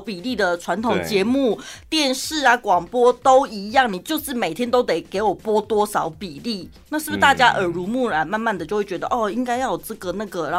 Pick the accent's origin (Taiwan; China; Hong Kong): Taiwan; Taichung; 我们身为台中人嘛